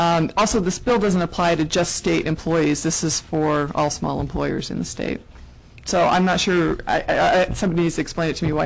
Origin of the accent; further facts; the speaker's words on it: Juneau, Alaska, United States; I'm from Juneau.